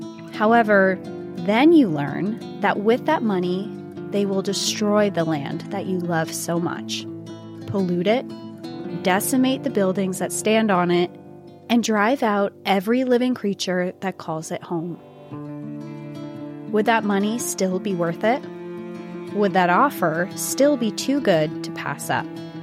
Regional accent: New Hampshire, United States; You know, we're both from New Hampshire, like our home recreation area, our home, like it's so beautiful up there.

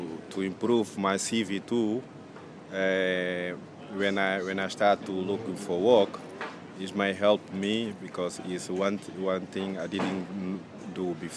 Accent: Portugal; English is a second language; now in United Kingdom; I'm from Portugal.

